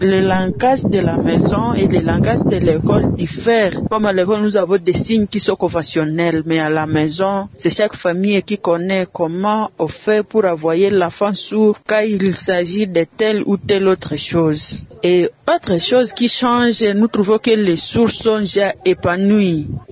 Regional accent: Butembo, North Kivu, DR Congo; Et tout ce séjour ici chez nous à Boutembo.

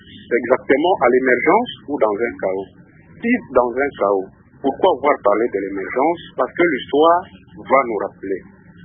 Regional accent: DR Congo; au niveau du dialogue, en tant que Congolais, sans chercher à voir aussi les ennemis

